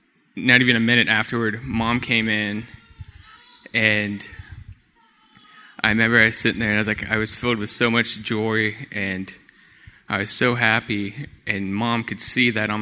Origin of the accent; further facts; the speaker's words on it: United States; first language Comanche; That is me speaking and introducing myself in my native language, which is Comanche.